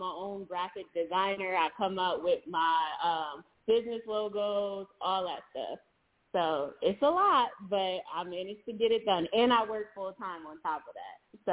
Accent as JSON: {"language": "English", "town": "Plainfield", "region": "New Jersey", "country": "United States", "said": "I'm from Plainfield, New Jersey, and I am the owner of Swim by Ray, Swim Line."}